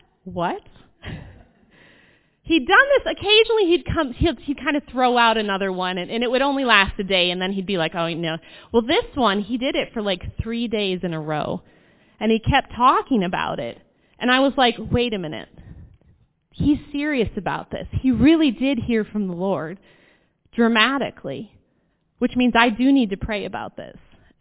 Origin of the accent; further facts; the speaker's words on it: Elkland, Pennsylvania, United States; I grew up in Elkland, Pennsylvania, which some of you should know where that is. It's not very far from here. Well, 40 minutes. And it's a small little town.